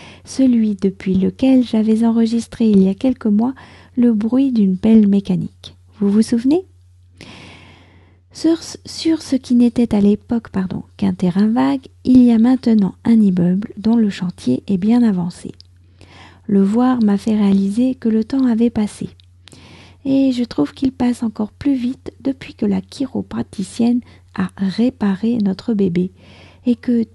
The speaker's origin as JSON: {"language": "French", "country": "France", "said": "je suis française, j'habite près de Paris"}